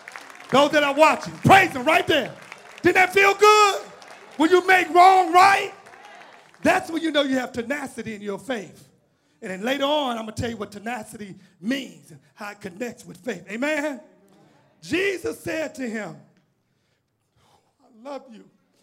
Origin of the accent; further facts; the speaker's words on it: Illinois, United States; He grew up where I grew up in Robert Taylor Holmes Housing Project.